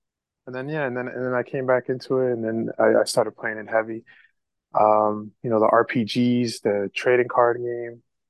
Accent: New Jersey, United States; born there; now in New York, United States; I am 29 years old. I was born in North New Jersey. And currently, I live in New York

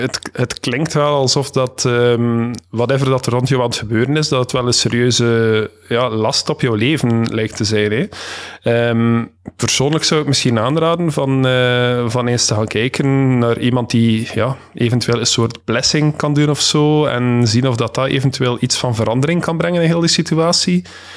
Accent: Beernem, Flanders, Belgium; je kent de streek waar ik ben opgegroeid, Beernem.

